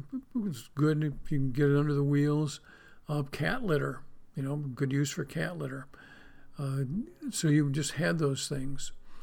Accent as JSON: {"language": "English", "region": "New York", "country": "United States", "tie": "born or raised there", "said": "I grew up in Western New York, southwest of Buffalo, where it is snow country, where we got an average of over 200 inches of snow a year."}